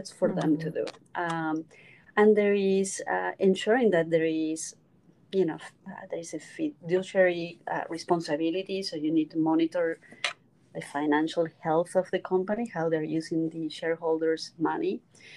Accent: Buenos Aires, Argentina; English is a second language; That's how I pronounce my name. I'm from Buenos Aires, Argentina. I'm very proud of my heritage.

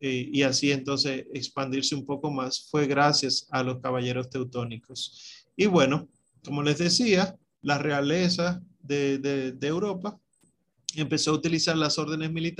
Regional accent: Dominican Republic; la mayoría de nosotros somos dominicanos en este curso

